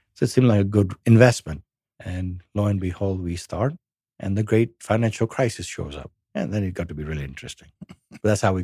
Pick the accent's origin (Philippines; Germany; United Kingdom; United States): United Kingdom; England; So, you know, growing up in England